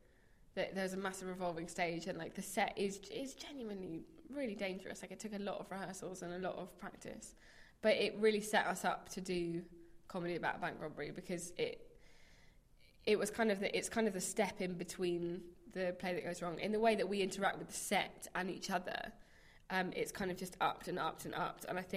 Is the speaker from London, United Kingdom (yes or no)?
yes; London, United Kingdom; I grew up in London